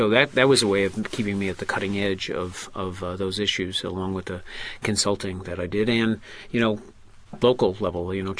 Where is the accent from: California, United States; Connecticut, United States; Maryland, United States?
Connecticut, United States; And then I went back to my home state of Connecticut and spent 20 years in the private sector practicing law